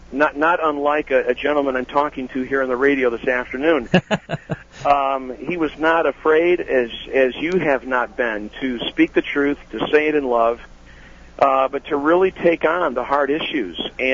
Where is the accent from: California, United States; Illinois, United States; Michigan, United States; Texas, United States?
Illinois, United States; Wheaton; And, hey, I grew up in Wheaton, Illinois. You can't get much more serious than that.